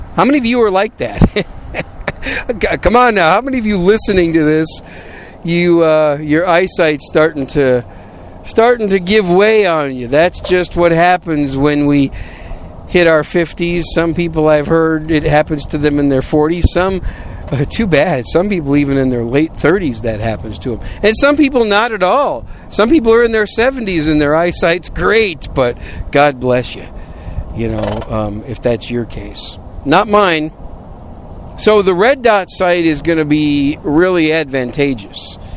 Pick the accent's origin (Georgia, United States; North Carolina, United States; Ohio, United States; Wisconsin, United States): Wisconsin, United States; also born or lived in New York City; now in Texas, United States; I'm a Yankee. I was born in New York City, then raised in Wisconsin. So us cheesehead Yankees from up north in Wisconsin, we don't do 105 degree heat.